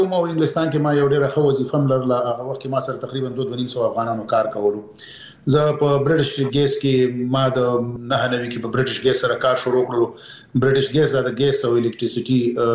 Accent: Peshawar, Khyber Pakhtunkhwa, Pakistan; born or raised there

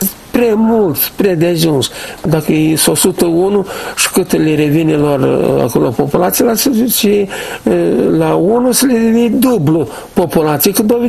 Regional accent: Chetrosu, Drochia District, Moldova; eu sunt de la Nord, de fapt, în Chetrosul Drochea.

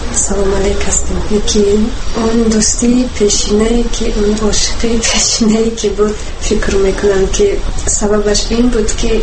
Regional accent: Tajikistan; ماه می 21 سال تولدم 1989. و زیاد فخر میکنم که فرزندی تاجیکم و تاجیک زبانم.

